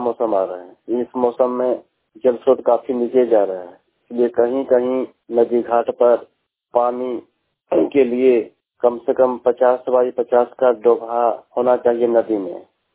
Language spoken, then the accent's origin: Hindi; Hardpur, Jharkhand, India; मैं देवघर जिला का रहने वाला हूँ। मेरा घर सरमा प्रखंड बंदागिरी पंचायत हरदपुर गांव है।